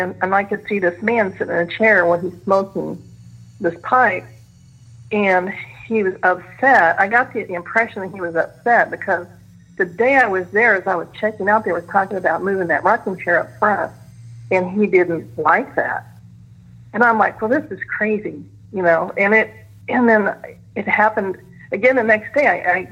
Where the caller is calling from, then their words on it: Indianapolis, Indiana, United States; from Indianapolis again.